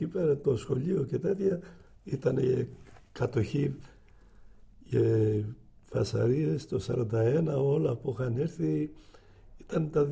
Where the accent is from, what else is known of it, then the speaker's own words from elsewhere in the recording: Misogori, Peloponnese, Greece; Γεννήθηκα στο Μισογόρι, στο επαρχία Πηλίας, νομό Μεσσηνίας.